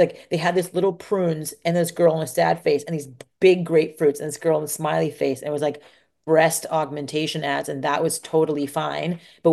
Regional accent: India; I'm Indian. I can do the accent, and half

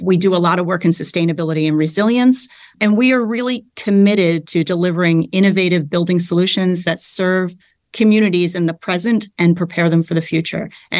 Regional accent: New Jersey, United States; I grew up in New Jersey and always wanted to be an architect.

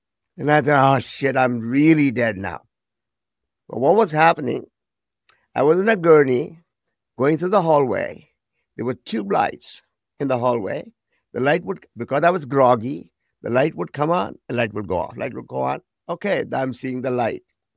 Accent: Delhi, India; born there; I was born in Delhi.

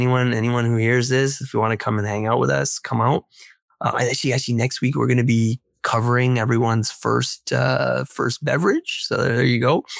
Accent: Edmonton, Alberta, Canada; I'm proud to say I was, you know, born and raised in Edmonton, Alberta.

